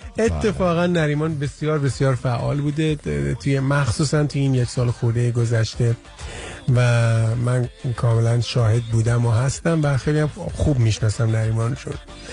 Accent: Iran; moved away; 1371 من از ایران خارج شدم، الان 31 سال و چند ماهی که از ایران اومدم بیرون

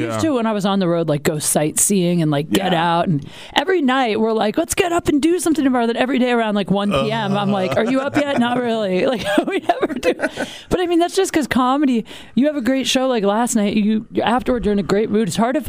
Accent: Ohio, United States; So anyway, Jack, I'm from Ohio, so I grew up with snow and this kind of weather.

